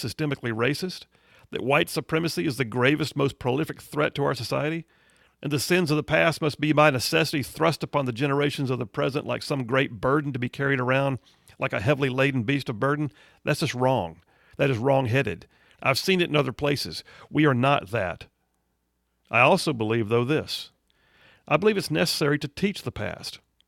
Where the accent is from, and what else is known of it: United States